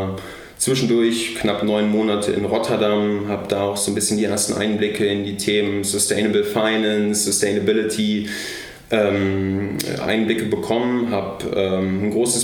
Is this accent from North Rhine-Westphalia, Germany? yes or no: no; Lower Saxony, Germany; now in Kassel, Germany; Ich komme hier aus der Ecke. Also ich bin in Südniedersachsen in einem kleinen, beschaulichen Dorf groß geworden